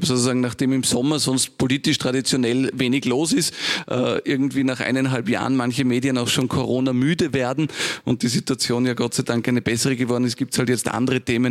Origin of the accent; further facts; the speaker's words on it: Vienna, Austria; also born or lived in Lower Austria; Ich bin jemand, der Gott sei Dank beides kennt, Stadt und Land. Ich bin in Wien und in Niederösterreich aufgewachsen.